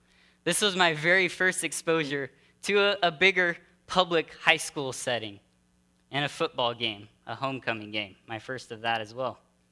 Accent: Brazil; I know that growing up in Brazil, for me, it was soccer.

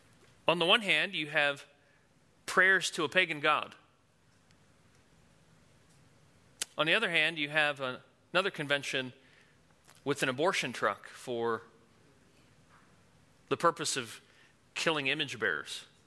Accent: New Jersey, United States; moved away as an adult; I came from New Jersey when I was about 20 years old to attend the Master's University

